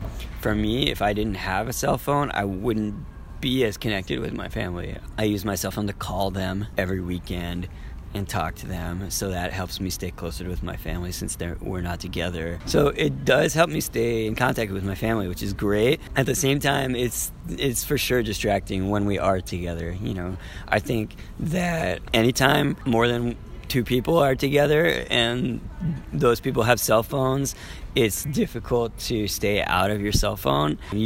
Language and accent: English; New Jersey, United States; now in Oakland, United States; Originally, I'm from New Jersey. And I've been in Oakland for 8 years.